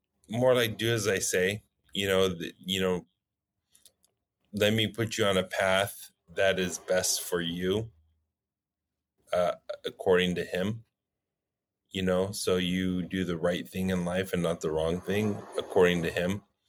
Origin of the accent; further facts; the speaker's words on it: California, United States; I grew up here in Southern California, born and raised my whole life. The son of an immigrant from the Middle East